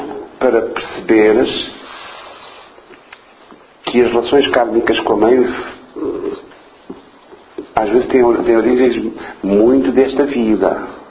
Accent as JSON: {"language": "Portuguese", "town": "Island of Mozambique", "region": "Nampula", "country": "Mozambique", "tie": "born or raised there", "said": "Eu cresci em Moçambique, filho de famílias com possibilidades, e a minha mãe enviou-me para, desde muito novo, porque vivíamos numa terra que era a ilha de Moçambique, onde não havia escolas"}